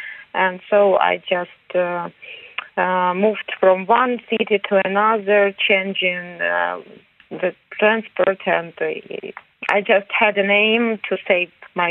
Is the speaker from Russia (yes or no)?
yes; Russia; born there; first language Russian; English is a second language; I was born in Russia. My native language was Russian. All our relatives, they talked and they spoke Russian